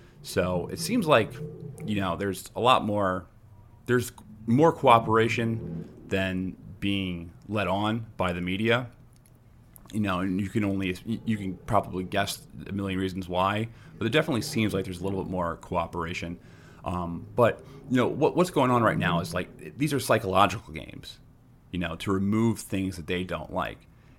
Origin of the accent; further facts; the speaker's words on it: United States; As an American who lives in a major city, I would hate that.